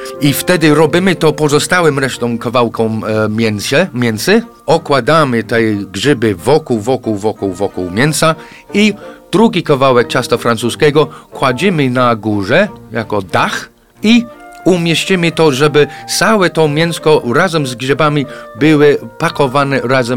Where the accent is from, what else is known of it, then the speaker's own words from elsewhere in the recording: England, United Kingdom; Polish is a second language; Ja wiem, że ja po angielsku tak trochę sobie pomyślałem i jestem Anglikiem i mówiąc po polsku, być może nie było tak do końca